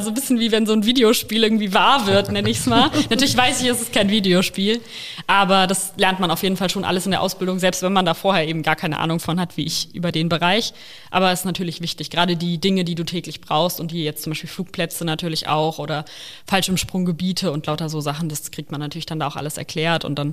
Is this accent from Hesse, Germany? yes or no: no; Rhineland-Palatinate, Germany; Also ich komme nicht von da, ich komme hier aus Richtung Mainz tatsächlich, also direkt aus der Nähe.